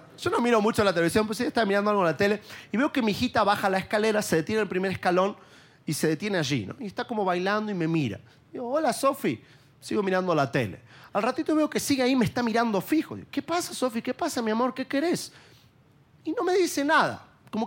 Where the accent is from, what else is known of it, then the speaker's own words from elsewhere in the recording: Argentina; now in Miami, United States; Yo soy argentino, pero vivo en Miami. No siempre paso tiempo en mi país. De tanto en tanto voy.